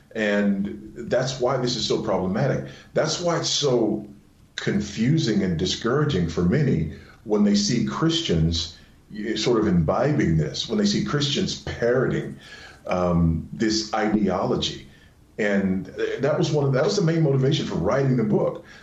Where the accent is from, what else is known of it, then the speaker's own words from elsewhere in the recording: Los Angeles, California, United States; I grew up in Los Angeles.